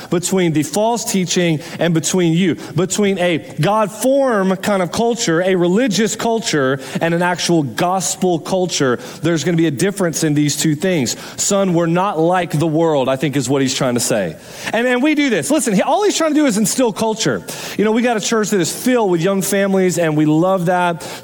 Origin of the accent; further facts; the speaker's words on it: Florida, United States; I'm from Florida, so y'all are a bunch of ACC people. I'm an SEC person, okay?